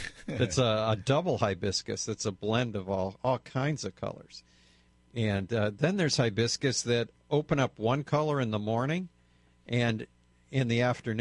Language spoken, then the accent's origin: English; California, United States; I mentioned to them that I was from California